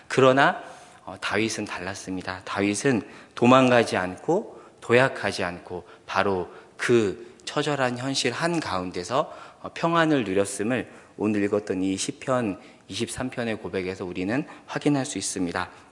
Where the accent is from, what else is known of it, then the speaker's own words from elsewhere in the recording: Gunsan, North Jeolla, South Korea; 저는 이제 고향이 전라북도 군산인데요.